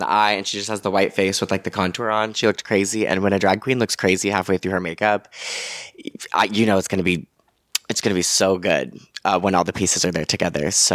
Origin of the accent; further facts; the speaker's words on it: New York, United States; I've lived in New York my whole life. I'm a New Yorker.